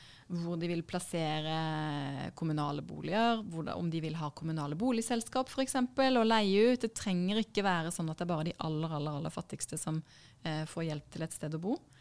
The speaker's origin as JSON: {"language": "Norwegian", "town": "Grimstad", "region": "Agder", "country": "Norway", "tie": "born or raised there", "said": "fordi jeg har vokst opp i Grimstad, og jeg skriver litt om min oppvekst"}